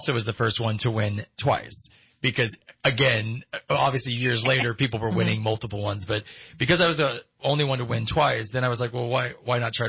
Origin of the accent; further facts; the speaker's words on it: Texas, United States; because I'm originally from Texas.